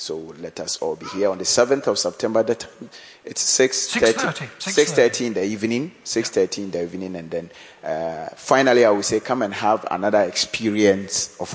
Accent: Ghana; now in Gillingham, United Kingdom; Because when we came from Ghana, we realized that I'm a Baptist.

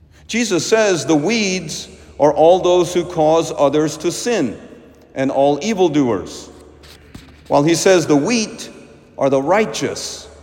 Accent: India; the poor living in cardboard boxes in my home country of India

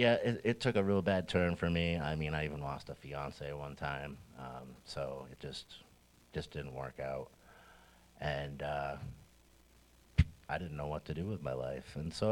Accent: Exeter, New Hampshire, United States; I'm 48. I'm originally from Exeter, New Hampshire.

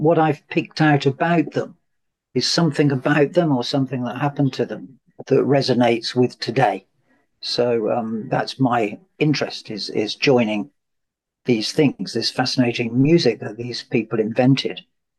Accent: Coventry, West Midlands, United Kingdom; I come from Coventry, nothing in common with that.

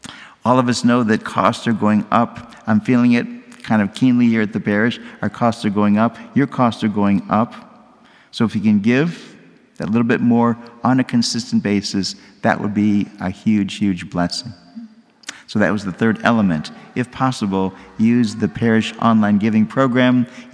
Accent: Michigan, United States; You also know that I'm from Michigan, from a city near Detroit

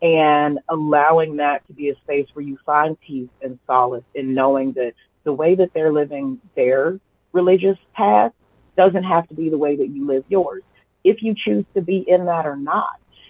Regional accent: Missouri, United States; I grew up in Missouri. My entire family is religious.

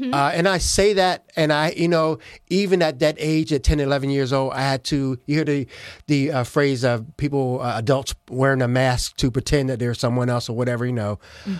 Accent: Cape Charles, Virginia, United States; Yes, I'm originally from Cape Charles, Virginia, on the Eastern Shore. It's just before Virginia Beach, the Chesapeake Bay Bridge Tunnel. It's a little country town.

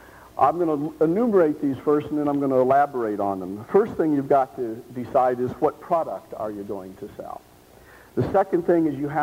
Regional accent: Key West, Florida, United States; I shouldn't have told him I was from Key West

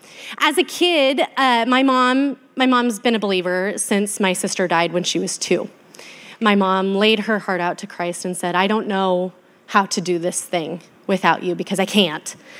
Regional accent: Oregon, United States; now in LC Valley, United States; I did not grow up here. I'm a transplant to the LC Valley. I grew up in Eastern Oregon on a beef production cattle ranch, 180 acres, a long ways from town.

